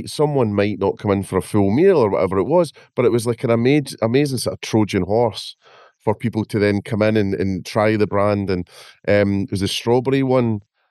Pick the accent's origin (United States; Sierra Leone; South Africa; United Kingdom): United Kingdom; Scotland; But when those things reach my hometown, which is, you know, real backwater, you know, little kind of villagey town in Scotland, you're thinking, wow, that's amazing.